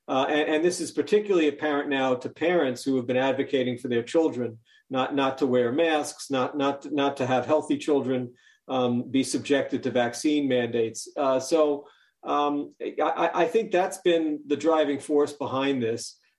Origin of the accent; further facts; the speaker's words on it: New York, United States; The Kyrie Irving situation with the Nets, I grew up in New York, is particularly ironic, Joseph